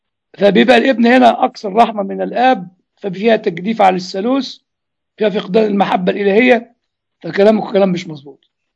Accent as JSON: {"language": "Arabic", "country": "Egypt", "said": "ودخلوه الإخوة الإنجليين عندنا في مصر"}